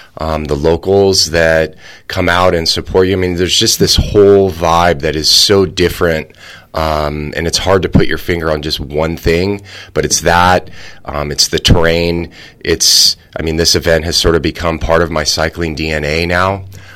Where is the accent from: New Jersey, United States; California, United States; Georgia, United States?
California, United States; I'm from Northern California.